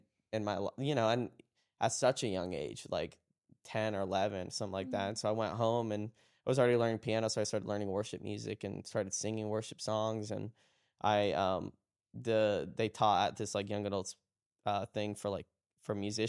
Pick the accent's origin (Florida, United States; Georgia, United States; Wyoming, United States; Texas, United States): Florida, United States; I go to the same church I grew up in still in Florida.